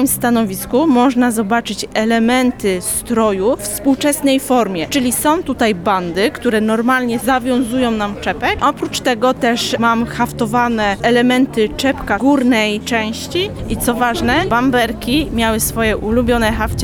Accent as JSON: {"language": "Polish", "region": "Greater Poland Voivodeship", "country": "Poland", "said": "Jestem hafciarką z Wielkopolski."}